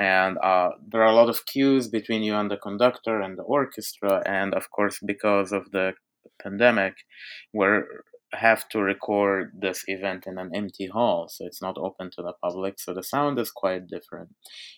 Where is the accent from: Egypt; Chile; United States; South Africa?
Egypt; I grew up in Egypt as a Coptic Christian